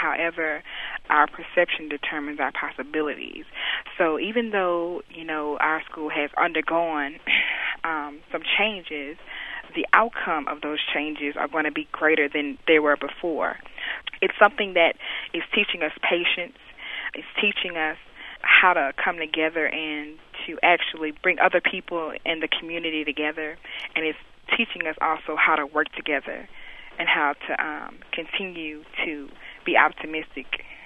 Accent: Baton Rouge, Louisiana, United States; I attended Louisiana State University. I'm originally from Baton Rouge, so I chose to go there and get a different university experience.

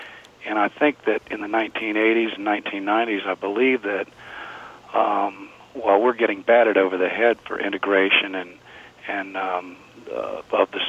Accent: the South, United States; growing up in the South, we were not quite as populated as the northern states

